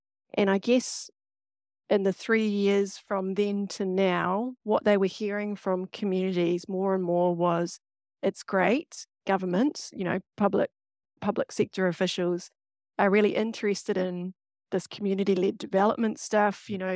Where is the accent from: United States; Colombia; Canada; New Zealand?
New Zealand; Pakuranga, Auckland; now in Lower Hutt, New Zealand; my ancestry is Irish, Scottish, Polish, yeah. Jewish, and Ngāpuhi. And I grew up in Tamaki Makaurau in the eastern suburbs in Pakuranga. And I am alongside the Manukau Harbour.